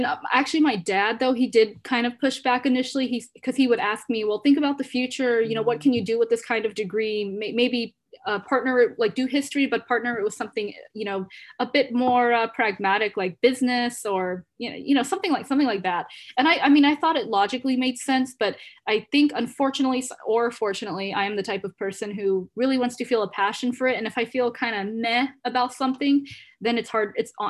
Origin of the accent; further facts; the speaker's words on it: Houston, Texas, United States; I'm totally fine saying I'm a Houstonian, you know, I'm an American.